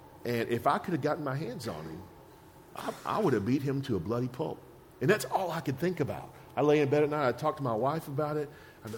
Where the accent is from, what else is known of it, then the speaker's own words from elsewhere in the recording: Texas, United States; and I'm from Texas, that don't go over well, and I've got a lot of guns